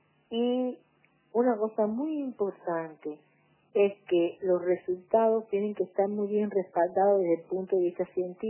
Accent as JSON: {"language": "Spanish", "country": "Cuba", "said": "porque en mi país nosotros estamos aplicando más del 60% de la superficie cultivada en Cuba"}